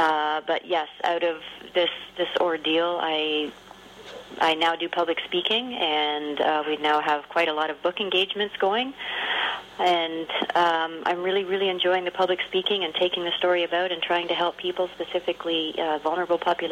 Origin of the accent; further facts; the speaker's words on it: Toronto, Ontario, Canada; I'm from the Toronto area.